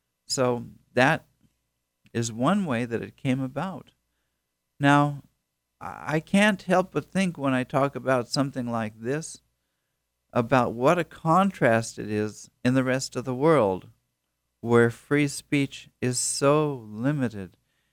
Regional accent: United States; born there; And I thank God that I was born here in America.

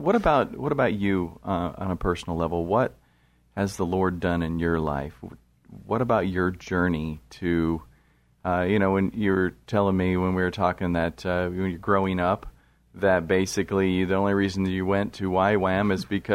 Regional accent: Kansas, United States; Hey, watch it now, buddy. I'm from Kansas.

